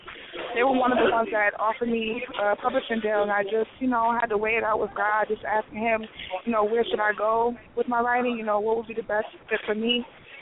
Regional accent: Hartford, Connecticut, United States; Well, I'm from Hartford, Connecticut

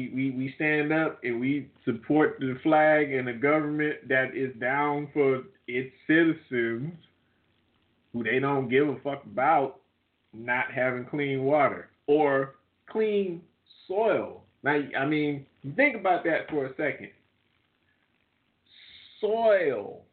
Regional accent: Indiana, United States; In the meantime, my home state of Indiana, their soil is toxic.

